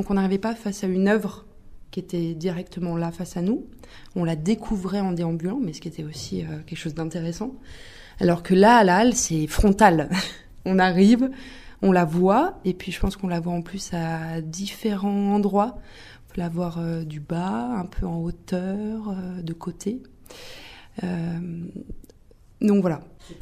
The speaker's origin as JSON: {"language": "French", "town": "Lyon", "region": "Auvergne-Rhône-Alpes", "country": "France", "said": "je suis repartie sur Lyon parce que je suis lyonnaise à la base."}